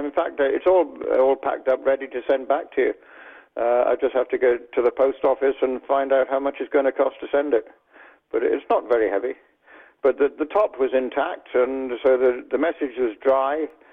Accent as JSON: {"language": "English", "country": "Ireland", "tie": "born or raised there", "also_born_or_lived": "London"}